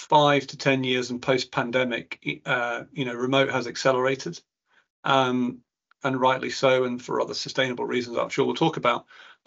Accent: Scotland, United Kingdom; I'm Scottish as well

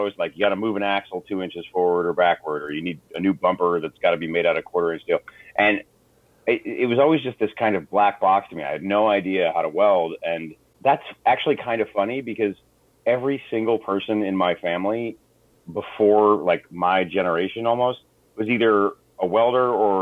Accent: Michigan, United States; I originally grew up, I'm from Michigan, actually

